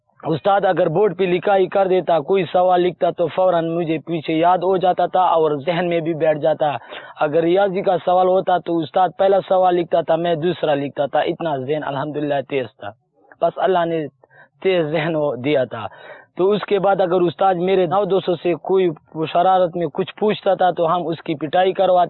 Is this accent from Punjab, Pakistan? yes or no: no; Tank, Khyber Pakhtunkhwa, Pakistan; جو گاؤں اندری سے تعلق رکھتا ہوں, ضلع و تحصیل ٹانک ہے, اور صوبہ خیبر پختونخوا کے پی کے ہے.